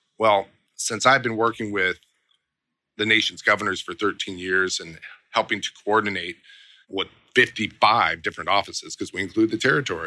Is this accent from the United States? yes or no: yes; Littleton, Colorado, United States; Yeah, born and raised. Actually, Littleton, just south of Denver. So I am a Columbine High School grad.